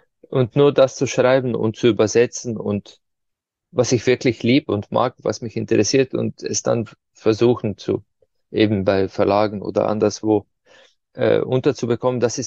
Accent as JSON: {"language": "German", "town": "Ptuj", "country": "Slovenia", "said": "die bei uns in der Stadt, wo ich herkomme, Ptuja, ja, bei Fastnacht den Winter vertreibt."}